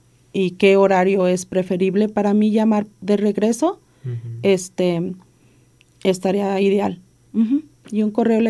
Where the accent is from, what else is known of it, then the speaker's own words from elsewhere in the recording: Mexico City, Mexico; yo soy de la Ciudad de México y yo hablo en doble sentido todo el tiempo